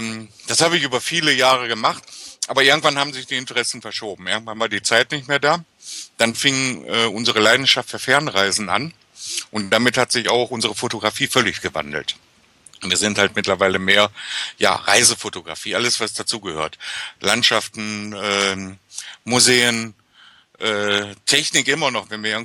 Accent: Mülheim an der Ruhr, North Rhine-Westphalia, Germany; Ich komme aus dem Ruhrgebiet, aus dem schönen Mülheim an der Ruhr. Hier bin ich geboren, groß geworden, war zwischendurch mal kurz im Exil in Duisburg. Aber seit vielen Jahren lebe ich wieder hier in Mülheim.

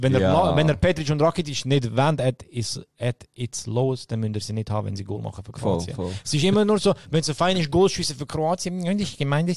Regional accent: Bosnia & Herzegovina; now in Germany; in Bosnien gibt es dort, wo ich herkomme

